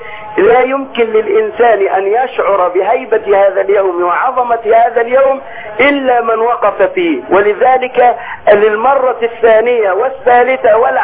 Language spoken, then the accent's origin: Arabic; Egypt; أن يؤمن بلدنا مصر